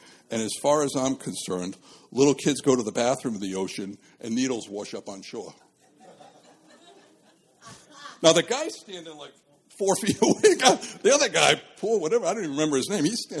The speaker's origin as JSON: {"language": "English", "town": "Pawtucket", "region": "Rhode Island", "country": "United States", "tie": "born or raised there", "said": "Now, I grew up Roman Catholic in Pawtucket."}